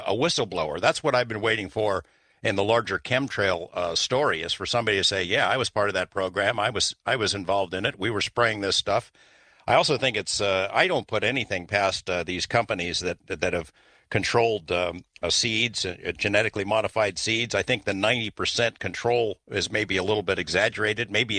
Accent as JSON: {"language": "English", "region": "New Jersey", "country": "United States", "tie": "born there", "said": "I know I was born in New Jersey, and Jersey tomatoes, like Pennsylvania tomatoes, really good stuff. Can't get them out here in the West."}